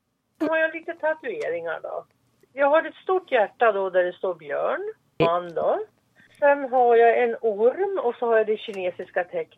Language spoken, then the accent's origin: Swedish; Sundsvall, Västernorrland County, Sweden; Jag är född i Sjöböle i Sundsvall. Och bodde många år i Sundsvall innan då maken och jag sa upp oss från våra jobb, köpte värdshus och flyttade västerut. Och sen dess har vi bott här uppe.